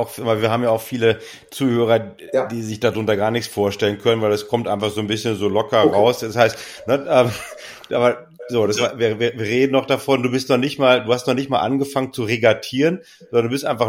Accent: Germany; ich komme aus der DDR und ich will rüber machen.

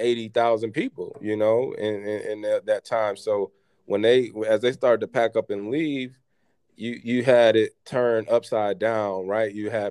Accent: Saginaw, Michigan, United States; And so growing up in Saginaw, man, I kind of missed the heyday of it. Me being born in 93

